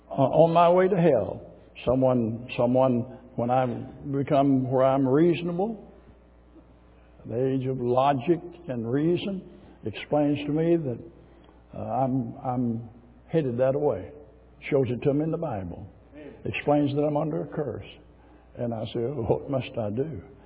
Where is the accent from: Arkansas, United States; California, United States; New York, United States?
Arkansas, United States; born there; I was born in Arkansas.